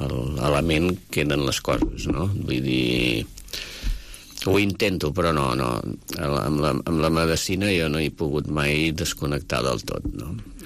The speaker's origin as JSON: {"language": "Catalan", "town": "Mataró", "region": "Catalonia", "country": "Spain", "tie": "born there", "said": "Jo vaig néixer a Mataró, Barcelona."}